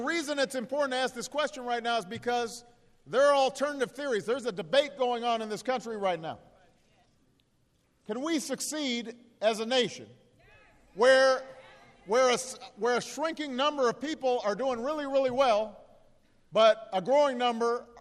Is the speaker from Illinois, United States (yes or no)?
yes; Illinois, United States; I also agree with our first Republican president, a guy from my home state, a guy with a beard named Abraham Lincoln.